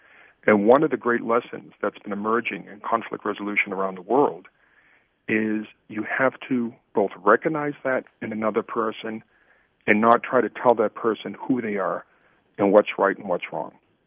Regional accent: United States; I'm coming to this as somebody who has spent the last 25 years as an American

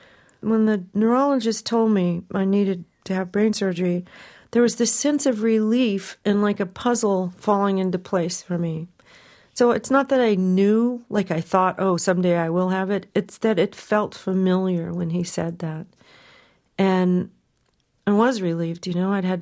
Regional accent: New York, United States; as a songwriter, as a New Yorker, as someone who's been a performer for 30-something years

